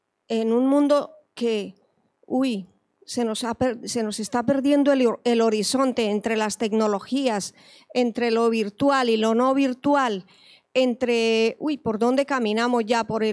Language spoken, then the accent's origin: Spanish; Colombia; moved away; Soy exalumna de la UPV, pero también soy exiliada colombiana.